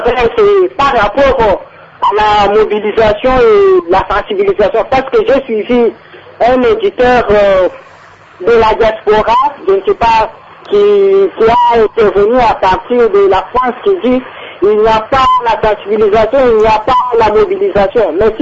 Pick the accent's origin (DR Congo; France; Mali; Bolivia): DR Congo; chez nous en République démocratique du Congo